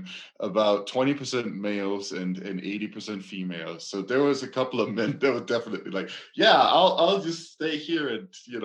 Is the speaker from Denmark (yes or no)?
yes; Aarhus, Central Denmark Region, Denmark; just south of my hometown, Aarhus, in Denmark